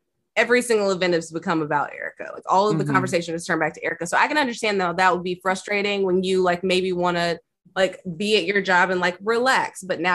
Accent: Alabama, United States; also born or lived in Georgia; I grew up in Alabama and Georgia.

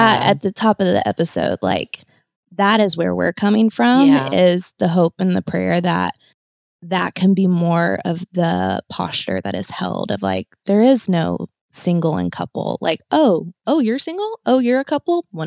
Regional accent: Kentucky, United States; now in Charleston, United States; I'm from Kentucky, so I'm in the South, which, you know, Charleston is too, but Charleston is an anomaly.

